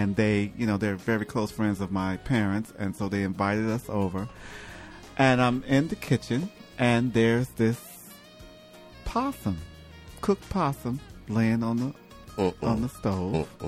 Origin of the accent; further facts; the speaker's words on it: Detroit, Michigan, United States; born there; now in New York, United States